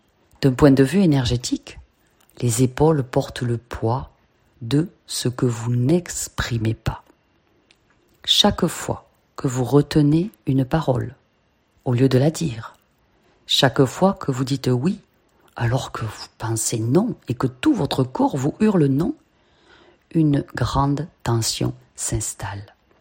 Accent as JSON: {"language": "French", "region": "Southern France", "country": "France", "accent": "Southern French", "said": "c'est la mienne, avec mon petit accent du Sud."}